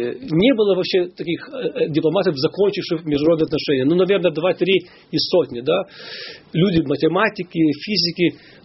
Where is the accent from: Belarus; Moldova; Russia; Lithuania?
Lithuania; Vilnius, Vilnius County; Но польский, я родился в Вильнюсе. Советский период, я ребенок в Вильнюсе.